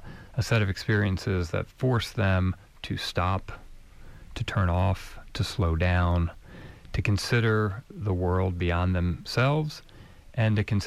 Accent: Nashville, Tennessee, United States; from my hometown of Nashville

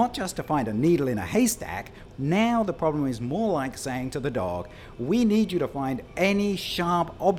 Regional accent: United Kingdom; I grew up in Britain, and when I was a child, there was a series of terrorist attacks on Britain

